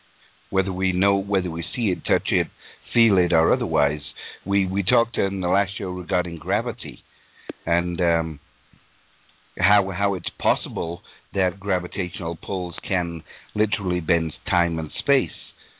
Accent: England, United Kingdom; I grew up on Saturday afternoon matinees at the movie theater in England

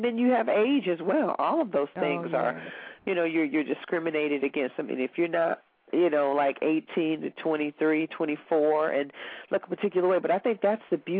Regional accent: Kentucky, United States; Right. I'm from Kentucky.

